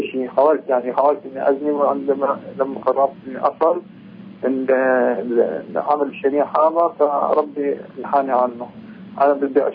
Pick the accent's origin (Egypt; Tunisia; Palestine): Palestine; Jerusalem; من بيت المقدس.